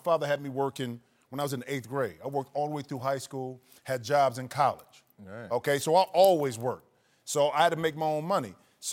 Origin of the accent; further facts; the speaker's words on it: Toledo, Ohio, United States; also born or lived in Woodstock; Growing up in Toledo and Woodstock, it wasn't a lot of options.